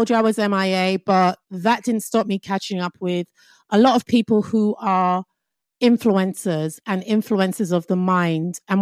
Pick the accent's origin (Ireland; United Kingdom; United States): United Kingdom; England; accent: English; I'm really, really honoured and happy that I can talk with my hardcore English accent right now.